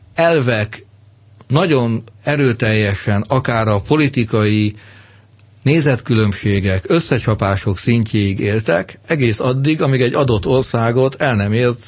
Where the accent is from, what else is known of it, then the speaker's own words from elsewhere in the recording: Hungary; Én nagyon szeretnék egy olyan európai uniós közös megoldást támogatni, magyarként és európaiként